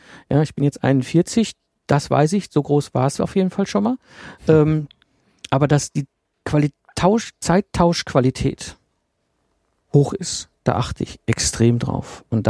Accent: North Rhine-Westphalia, Germany; ich bin im Ruhrgebiet aufgewachsen, zwischen Kohle und Stahl damals noch, das heißt 74er Baujahr

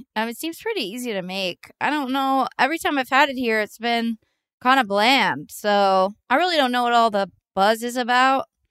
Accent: California, United States; you know, we're all from the East Bay.

